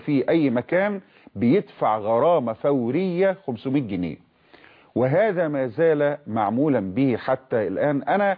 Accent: Egypt; نحن جميعا كمصريين

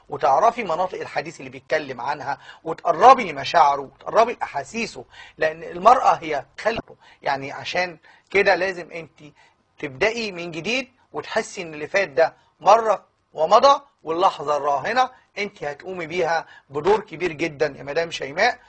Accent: Upper Egypt, Egypt; دايما في الاقاليم وعندنا في الصعيد وفي كل الاماكن

